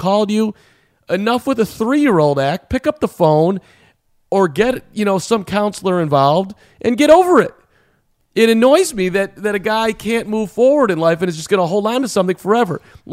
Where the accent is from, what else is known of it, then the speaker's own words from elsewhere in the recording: Chicago, Illinois, United States; Now, I grew up in Chicago. I've been a Bulls fan my entire life.